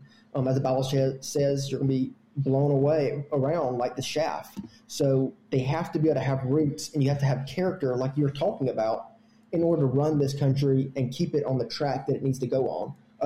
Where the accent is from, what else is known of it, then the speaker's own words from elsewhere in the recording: Montgomery, Alabama, United States; So I grew up in Montgomery, Alabama, And I was actually homeschooled throughout all of my high school